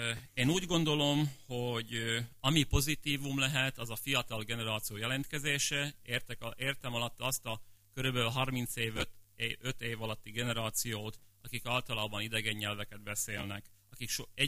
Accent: Slovakia; nem azért vagyunk ott, mert kisebbségi magyarok vagyunk, nem azért vagyunk ott, mert szlovákiai magyarok vagyunk

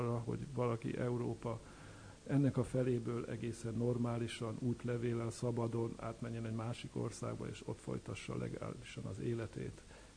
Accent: Hungary; moved away as an adult; also born or lived in Vienna, Austria; now in Germany; Budapesten elvégeztem a főiskolát, és annak idején lehetőség nyílt arra, hogy kiszerződjek először Ausztriába, ott folytattam Bécsben a tanulmányaimat

